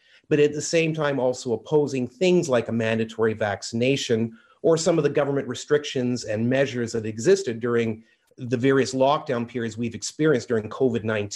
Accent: Canada; I as a Canadian, you as an American

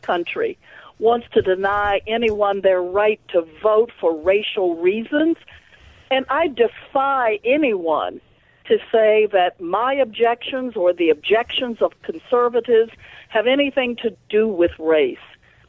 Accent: the South, United States; I was born in this country black. You know what that means? I grew up in the South.

